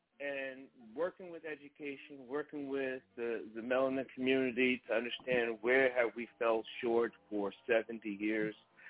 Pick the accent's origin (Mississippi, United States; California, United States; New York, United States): New York, United States; growing up in New York, I was a big East Coast against the West Coast guy, right?